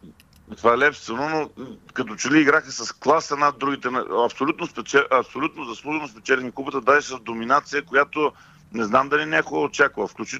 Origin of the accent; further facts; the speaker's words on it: Burgas, Burgas Province, Bulgaria; че съм израснал в Бургас